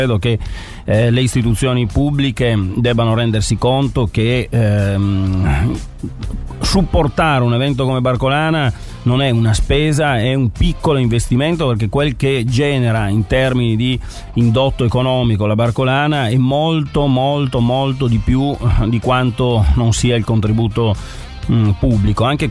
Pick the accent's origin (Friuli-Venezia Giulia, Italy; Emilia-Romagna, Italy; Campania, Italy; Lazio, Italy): Friuli-Venezia Giulia, Italy; Trieste; da cittadino, da triestino, sarei felicissimo